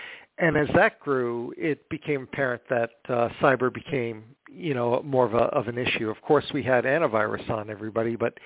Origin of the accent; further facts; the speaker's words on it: New York City, New York, United States; now in Cary, United States; I'm originally from New York City, and we have clients up there that we service as well.